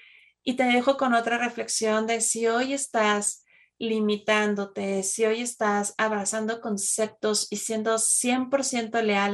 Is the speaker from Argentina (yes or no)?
no; Monterrey, Nuevo León, Mexico; También hay una zona en mi país, Monterrey